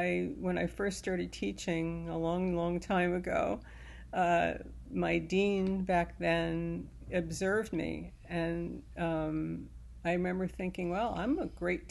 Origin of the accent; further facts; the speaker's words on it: New York, United States; I'm a New Yorker. I'm like, let's go.